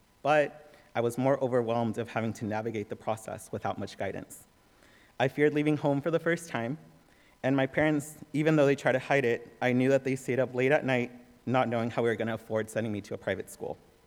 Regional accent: Mountain View, California, United States; I grew up in Santa Clara County in the city of Mountain View, where I've spent most of my life.

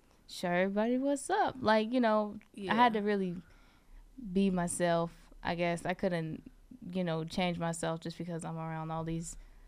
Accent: Vallejo, California, United States; I'm from Vallejo, so it's a lot of people that look like me, a lot of diversity, you know, like, God, Mexicans, Asians, Indians, Black people, you know, so it's a lot of everybody

